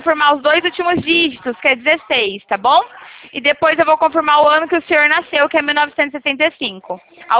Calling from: São Paulo, Brazil; Fala aqui de São Paulo, senhor.

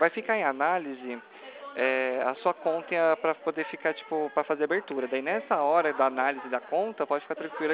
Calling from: Limeira, São Paulo, Brazil; Eu não, eu sou aqui de Limeira, tá bom?

